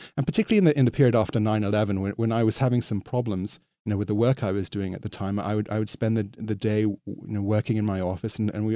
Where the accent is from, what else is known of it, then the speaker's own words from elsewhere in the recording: Bristol, South West England, United Kingdom; born there; also born or lived in Jamaica / Canada; I was originally born in Bristol. I was only born once, but that happened in Bristol in the southwest of England. But my family has been fairly migratory. We lived in Jamaica for the first 7 years of my life, and then in Canada for a year.